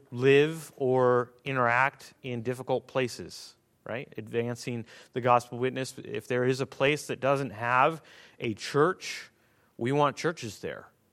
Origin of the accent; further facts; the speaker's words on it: Russia; I grew up in Russia as a missionary kid